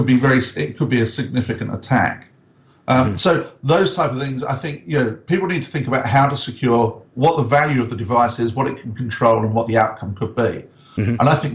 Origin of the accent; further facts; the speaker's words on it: United Kingdom; You know, I'm obviously a Brit